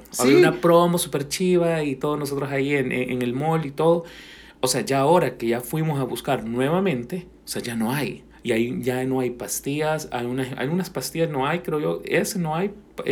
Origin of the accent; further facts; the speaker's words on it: El Salvador; moved away; yo salí de El Salvador unos días muchísimo antes que esto, como digamos, explotara. Prácticamente estoy exiliado de mi país porque de El Salvador, porque está en cuarentena.